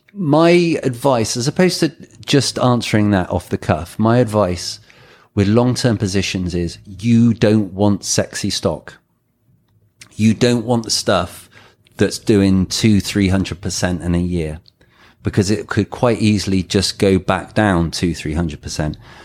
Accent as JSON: {"language": "English", "country": "United Kingdom", "said": "of course, we're British."}